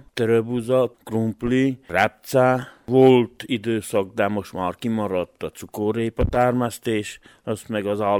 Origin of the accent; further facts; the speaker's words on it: Székely Land, Romania; Én, mint székely ésszel gondolkozva, csak azzal maradok.